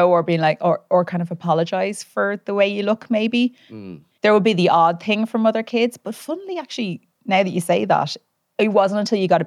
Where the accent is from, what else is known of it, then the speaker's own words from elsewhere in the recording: Dublin, Leinster, Ireland; I'm originally from Rathgar, in South Dublin